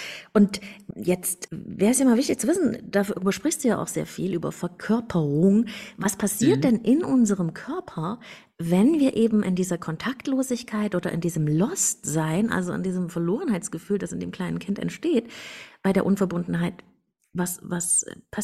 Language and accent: German; Germany; born there; ich bin in der DDR geboren